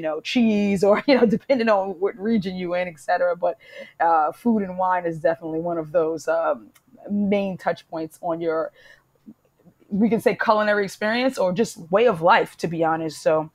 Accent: New York City, New York, United States; And so I'm from Harlem, just being uptown, spending time on Arthur Avenue and having seafood in the streets

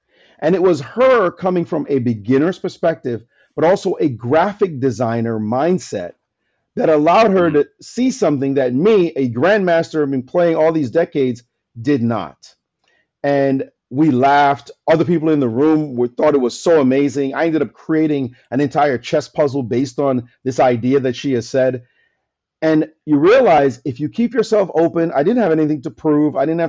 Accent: Brooklyn, New York, United States; also born or lived in Jamaica; It was 2 years after I came to Brooklyn that I picked up chess. And I grew up in Brownsville, which, as you know, is Mike Tyson's Brownsville.

